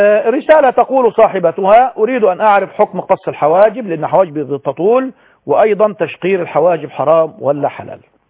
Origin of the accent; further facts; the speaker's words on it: Egypt; كتب كتاب مكتوب كتابة بالمعنى العام عندنا في مصر